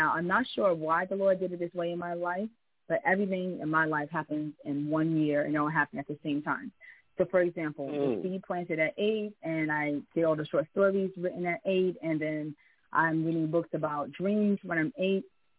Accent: New York, United States; And I grew up in Tompkins Project, which is like, not Tompkins, like Louis Armstrong houses. It's like on Tompkins and Lexington, between like Lexington and Marcy. It's like 10 blocks from like Marcy PJ. It's a very rough area.

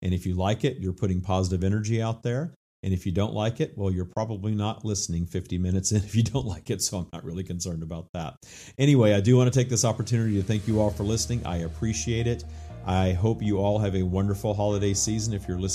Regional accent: Louisiana, United States; And it's departing from my home state of Louisiana, out of New Orleans.

